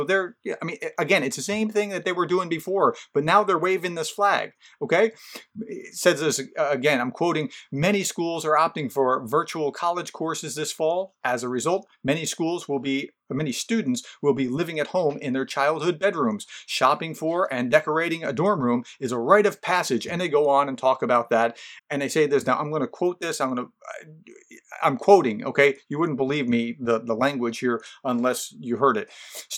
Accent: Union, New Jersey, United States; Union, New Jersey? That's my hometown. Bed Bath & Beyond is on Liberty Avenue. My street that I grew up on, it intersects with Liberty Avenue. So shout out to 07083.

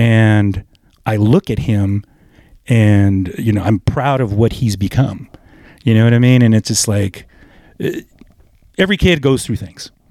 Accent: Woodland, California, United States; now in Sacramento, United States; and I'm a Sacramentan, but no, deep down, I mean, Woodland is my hometown.

